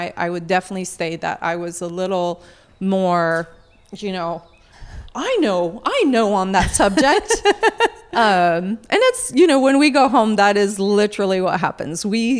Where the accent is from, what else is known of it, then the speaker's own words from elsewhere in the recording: Canada; I think that French Canadian, period, are very strong-minded, opinionated.